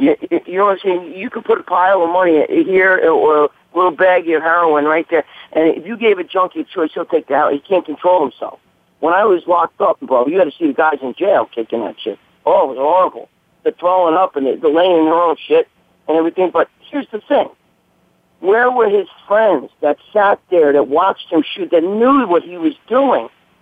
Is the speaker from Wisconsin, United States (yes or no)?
no; New York City, New York, United States; growing up in the Bronx